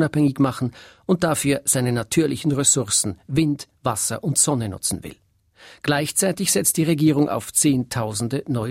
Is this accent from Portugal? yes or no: yes; Portugal; als Portugiesin möchte ich natürlich widersprechen, aber ich kann nicht.